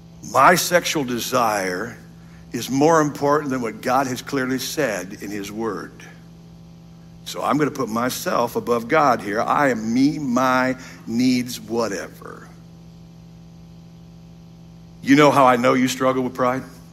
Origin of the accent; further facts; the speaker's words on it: United States; We're better than you because we're Americans. I'm an American.